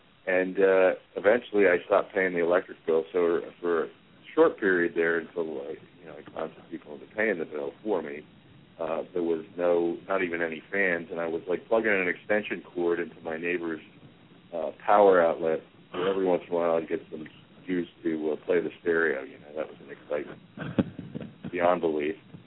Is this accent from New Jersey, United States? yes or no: yes; New Jersey, United States; little place in Blairstown, New Jersey that I didn't know existed near my hometown, about 15 minutes from my hometown, actually